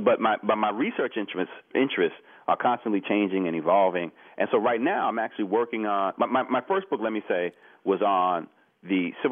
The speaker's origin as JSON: {"language": "English", "town": "Crown Heights", "region": "New York", "country": "United States", "tie": "born or raised there", "said": "Crown Heights."}